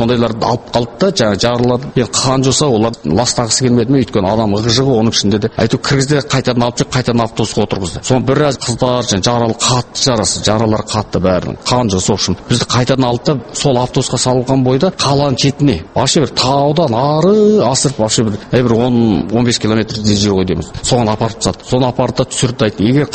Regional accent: East Kazakhstan Region, Kazakhstan; Біздің өзімнің негізінде Шығыс Қазақстанда өсіп туып өскендіктен, ол жақта орыс азаматтар көпті

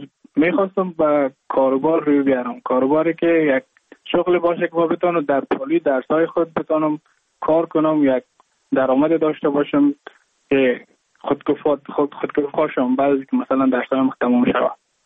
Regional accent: Mazar-i-Sharif, Balkh, Afghanistan; now in Goa, India; از مزار شریف هستم، از قریه شیرآباد که از قریه درافتاده مزار شریف بخش میباشم، که ما در سال 2019 ماه جون به هندوستان آمدم

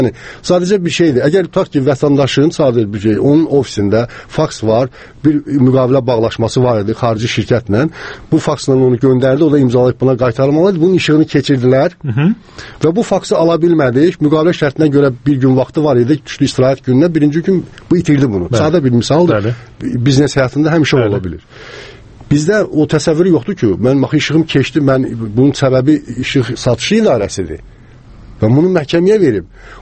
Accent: Karabakh, Azerbaijan; mən özüm də Qarabağlıyam, yəni qohumlarım da bir səsi qaçqındır.

